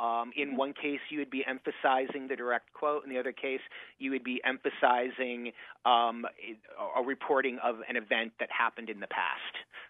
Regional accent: Michigan, United States; accent: Michigan; now in Boston, United States; I haven't picked up a Boston accent, but I've lost a lot of distinguishing characteristics of my Michigan accent.

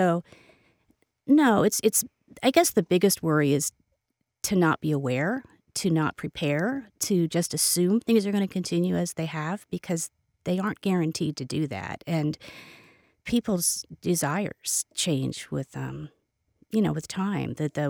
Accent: Ohio, United States; now in Columbus, United States; I'm from Northeast Ohio. So I'm one of those people that moved to Columbus and stayed.

